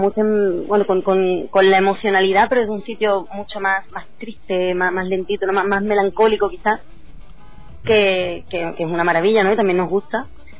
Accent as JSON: {"language": "Spanish", "town": "Cádiz", "region": "Andalusia", "country": "Spain", "said": "yo también vengo de Cádiz, que es una de las tierras más flamencas que hay."}